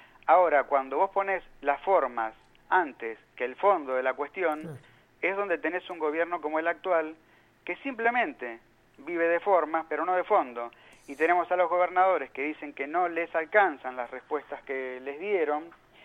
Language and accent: Spanish; Argentina; a mí realmente como argentino no me sirve.